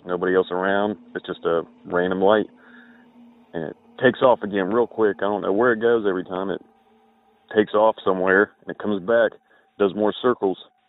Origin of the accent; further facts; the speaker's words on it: Ohio, United States; I'm from Southern Ohio.